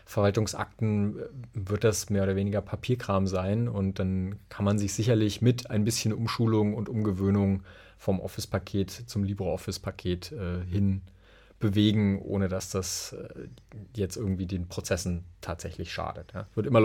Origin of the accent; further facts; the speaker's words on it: East Germany, Germany; denn wir kommen ja aus der Zone.